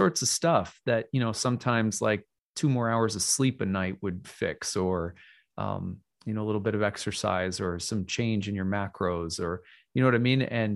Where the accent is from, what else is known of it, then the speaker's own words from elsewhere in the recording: Minnesota, United States; I love Minnesota, you know, I'm a Minnesotan through and through